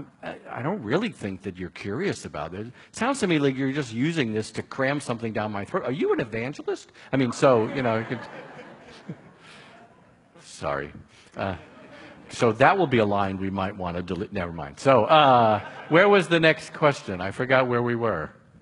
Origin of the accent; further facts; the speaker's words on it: New York, United States; I'm originally from New York, and I'm Jewish. And we New York Jews have a certain style of communicating